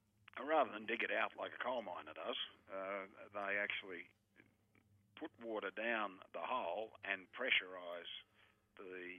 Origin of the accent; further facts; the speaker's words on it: Quirindi, New South Wales, Australia; born there; Well, I was born in New England. I've lived most of my life in New England, other than some time that I've spent overseas, but I was actually born in Quirindi Hospital.